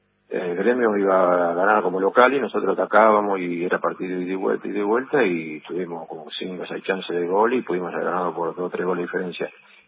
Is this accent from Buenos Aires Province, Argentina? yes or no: yes; Zárate, Buenos Aires Province, Argentina; cuando yo vine de Zárate, él era el técnico de la división inferior y me vio jugar unos dos partidos y ya me dejó para ficharme en mi club